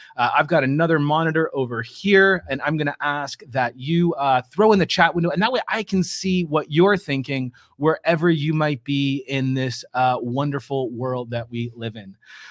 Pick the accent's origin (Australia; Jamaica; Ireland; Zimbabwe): Australia; now in Atlanta, United States; I've seen Hong Kong, Australia, my home country, Canada. Even here, I now live in Atlanta, Georgia